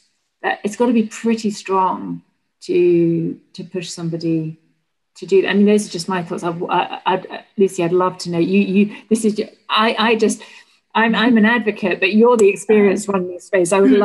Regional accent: United Kingdom; You know, we are people who, you know, one of our values as British people, one of your values as Americans is actually to be a place where those in need can come and seek refuge.

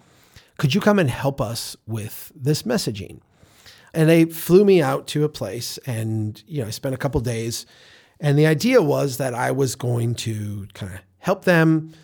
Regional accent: Minnesota, United States; I come from Minnesota. Minnesota is, you know, the home of Hubert Humphrey and Walter Mondale. We're very progressive in our politics. Yet the whole time I grew up, we were represented by two Republicans.

